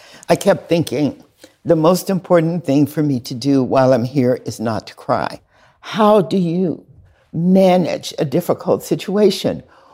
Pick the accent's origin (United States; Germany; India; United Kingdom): United States; the South; I mean, he was young. We're from the South.